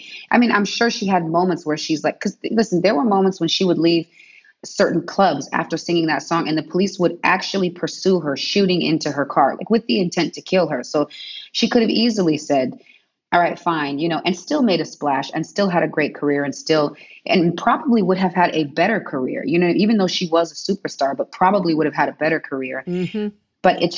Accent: San Diego, California, United States; also born or lived in Detroit / Seattle; I grew up in Southeast San Diego. So yeah, my father was in the military. So I spent time in Detroit, where my father's from, born in Seattle, you know, so it's like definitely a military touring, you know what I mean?

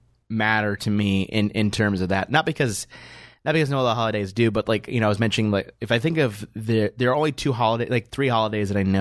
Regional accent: Michigan, United States; now in Texas, United States; I grew up in Michigan, I grew up north

